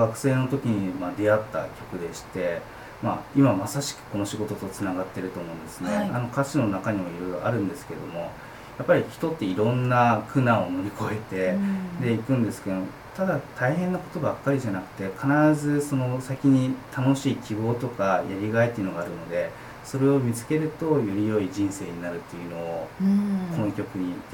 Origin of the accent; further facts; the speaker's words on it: Hiroshima, Japan; 大学も広島